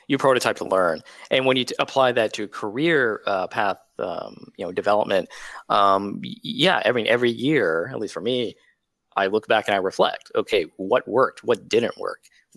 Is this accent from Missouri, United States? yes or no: no; Ruston, Louisiana, United States; Versus, you know, I grew up in Louisiana, right? Ruston, Louisiana, home of the Bulldogs, I may say.